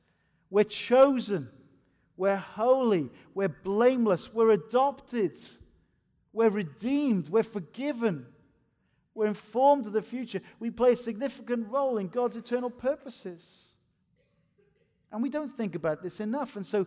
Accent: Wales, United Kingdom; also born or lived in Spokane, United States; now in Edinburgh, United Kingdom; used to pastor a church in Spokane, Washington for nearly 8 years. I've been in Edinburgh now for about 10. I'm a Welshman, by the way. This is not a Scottish accent. I get Welsh here when the rugby's on.

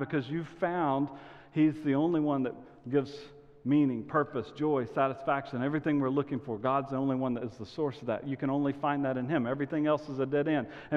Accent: Angleton, Texas, United States; now in Rockwall, United States; I'm born and raised in Texas. I live in Rockwall, but I grew up down close to where Mike was. I'm in a town called Angleton, home of the Wildcats, purple and white, fight, fight, fight. That's where I grew up.

